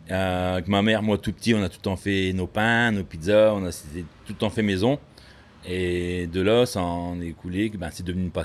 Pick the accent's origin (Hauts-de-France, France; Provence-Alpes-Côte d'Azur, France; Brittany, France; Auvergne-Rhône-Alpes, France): Hauts-de-France, France; Liévin; nous sommes nés en France. Donc moi, en Italie, j'y retourne voir ma famille, mais je suis natif de Liévin, en fait.